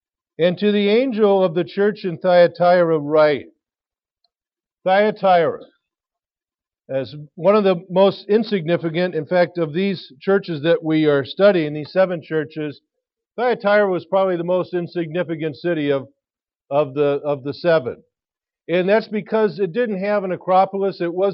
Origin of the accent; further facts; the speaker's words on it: St. Louis, Missouri, United States; Growing up in St. Louis, I don't remember a lot of the things that have happened in the Catholic Church that were done there.